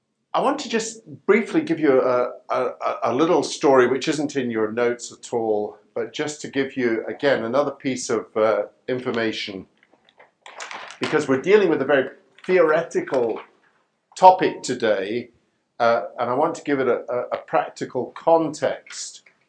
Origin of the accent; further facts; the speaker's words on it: Scotland, United Kingdom; also born or lived in India; When I was still quite young, we returned to the United Kingdom, and my father was a church planter in Scotland. That's where I was brought up.